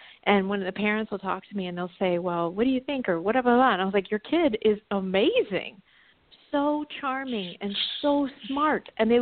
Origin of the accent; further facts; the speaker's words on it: Virginia, United States; I did a book tour in my hometown in Virginia, and I invited her.